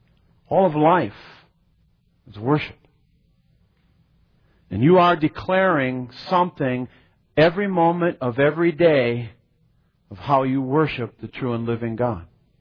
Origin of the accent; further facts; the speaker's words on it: Michigan, United States; I grew up in Michigan, and one that was nearby was in Ohio. It's called Cedar Point.